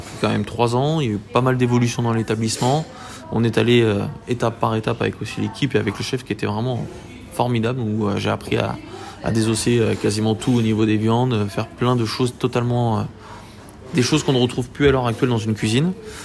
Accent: Paris, Île-de-France, France; moi, je suis monté sur Paris parce que, à la base, je suis parisien.

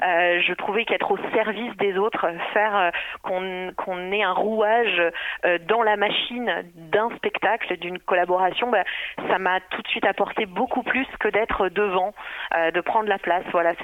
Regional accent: Hauts-de-France, France; puisque je viens de Picardie moi à la base, du 02.

